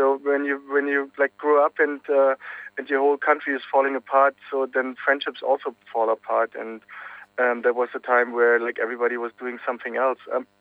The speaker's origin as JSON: {"language": "English", "town": "East Berlin", "region": "Berlin", "country": "Germany", "tie": "born or raised there", "second_language": "English", "said": "I grew up in East Berlin"}